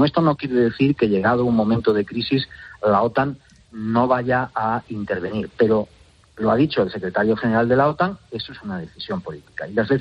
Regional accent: Ceuta, Spain; tú sabes que yo soy ceutí.

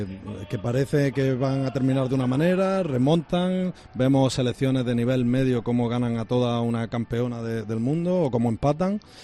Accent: Spain; yo como español apuesto por España, ¿no?

